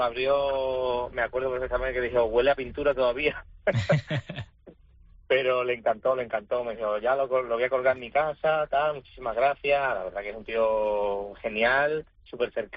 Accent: Huelva, Andalusia, Spain; now in Madrid, Spain; me apetecía llevar un trocito de mi tierra para allá

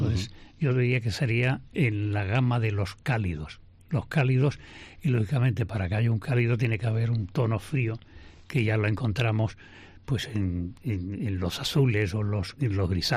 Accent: Jerez de la Frontera, Andalusia, Spain; ese mundo tan diferente de lo que yo he vivido de niño aquí en Jerez

